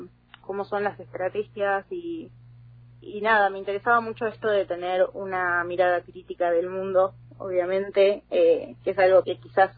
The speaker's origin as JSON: {"language": "Spanish", "town": "San Antonio de Areco", "region": "Buenos Aires Province", "country": "Argentina", "tie": "born or raised there", "said": "mi militancia empieza a los 14 años, la verdad, en mi pueblo. Yo no soy de Capital, uh-huh. Soy de San Antonio de Areco"}